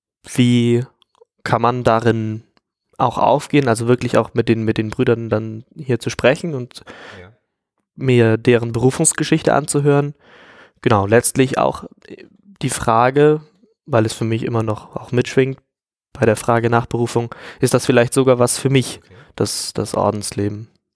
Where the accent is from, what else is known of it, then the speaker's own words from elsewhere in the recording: Delmenhorst, Lower Saxony, Germany; now in Münster, Germany; Ich komme gebürtig aus Delmenhorst, das ist eine kleine Stadt, aber kreisfrei bei Bremen.